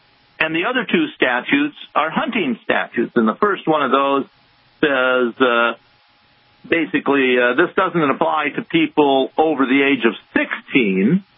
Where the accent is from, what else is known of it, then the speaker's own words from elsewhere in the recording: Wisconsin, United States; I grew up in Wisconsin, so I've been interested in Wisconsin law.